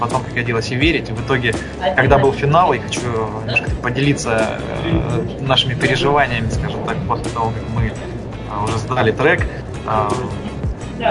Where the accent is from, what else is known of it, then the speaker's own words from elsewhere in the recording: Omsk, Omsk Oblast, Russia; born there; now in Krasnodar, Russia; я родился в Омске, сейчас живу в Краснодаре.